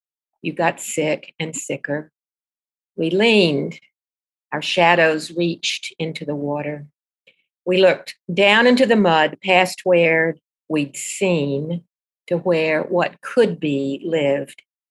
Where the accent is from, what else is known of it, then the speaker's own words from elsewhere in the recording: Centerville, Alabama, United States; also born or lived in Selma; I was born in Selma because it was the nearest hospital. So it's a conjunction of being born under segregation and being born in what was still really a very rural place, Alabama.